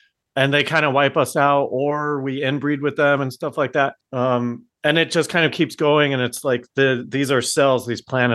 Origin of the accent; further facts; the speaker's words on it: Colorado, United States; now in Los Angeles, United States; here's the thing, I'm from Colorado. My parents are Republican and getting more so. I moved to LA, was introduced to a new environment